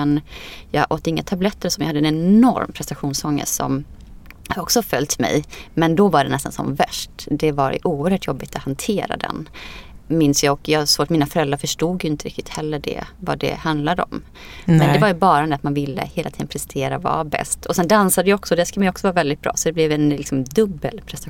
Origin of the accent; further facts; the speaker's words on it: Skene, Västra Götaland County, Sweden; also born or lived in Iceland / Varberg; Först och främst kom jag från, jag är född på landet på Island. Med en by med 1500 personer på norra Island. Sen flyttade jag hit när jag var 3,5. Och bodde då i Skene tills jag var 15 år och sen i Varberg.